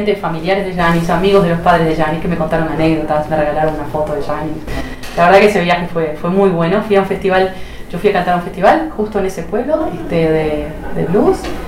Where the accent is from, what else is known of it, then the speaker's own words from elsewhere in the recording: Uruguay; le dije, vengo desde Uruguay, por favor, si puedo entrar un segundito